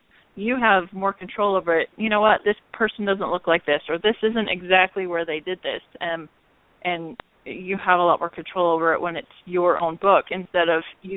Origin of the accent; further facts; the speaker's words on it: Idaho, United States; It was in a town close to my hometown in Idaho